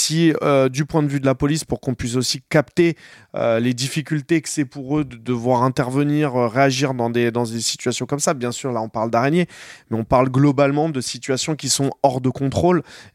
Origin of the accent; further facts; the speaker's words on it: Noisy, Île-de-France, France; moi, j'ai grandi à Noisy